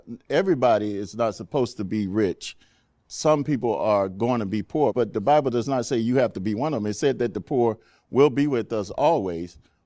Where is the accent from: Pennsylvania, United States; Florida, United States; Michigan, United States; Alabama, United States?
Alabama, United States; Montgomery; And I grew up in Montgomery, Alabama, in a low income neighborhood.